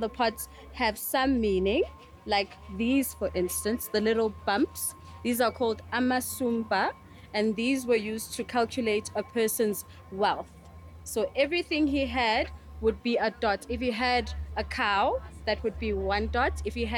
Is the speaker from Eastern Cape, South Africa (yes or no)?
no; KwaZulu-Natal, South Africa; I'm from South Africa in a place called KwaZulu-Natal, and I'm from the Zulu tribe.